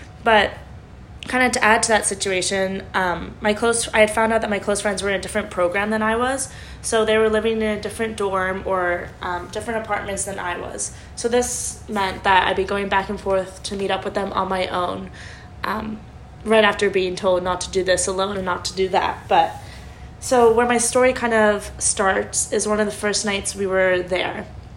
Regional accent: Bermuda; I'm from Bermuda, and metros or train systems just aren't a thing.

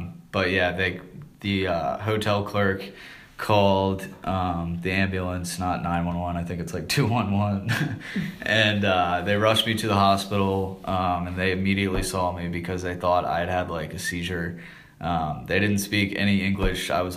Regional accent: United States; because he realized I was from the United States

